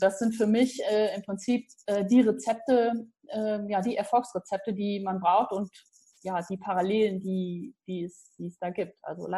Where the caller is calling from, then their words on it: Carinthia, Austria; ich bin aus Österreich zugeschaltet und zwar aus dem wunderschönen Kärnten am Millstätter See.